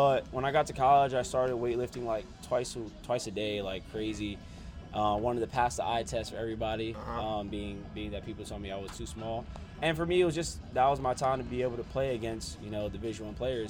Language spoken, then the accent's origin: English; New York City, New York, United States; Yeah, there's a love growing up in New York City, but from a baseball aspect, it was very tough.